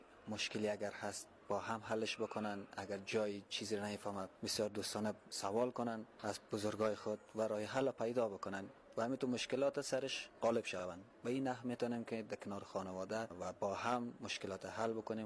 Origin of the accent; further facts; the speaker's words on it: Kabul, Afghanistan; فرزند پدر ما هستیم از کابل